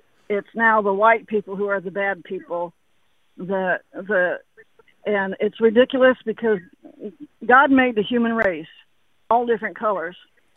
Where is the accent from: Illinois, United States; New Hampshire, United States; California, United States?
Illinois, United States; now in Texas, United States; I grew up in Illinois, but I got to Texas as quick as I could.